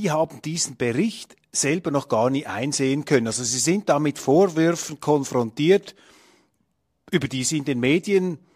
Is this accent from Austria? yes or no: no; Switzerland; Jetzt frage ich einfach mal als Schweizer, als ahnungsloser Schweizer, der ja nicht in Deutschland beheimatet ist